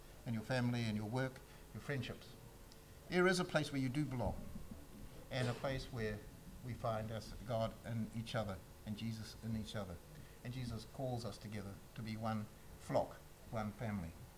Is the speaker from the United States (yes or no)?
no; Christchurch, Canterbury, New Zealand; I remember growing up near Christchurch, going out to see aunts and uncles out in Hararata and places like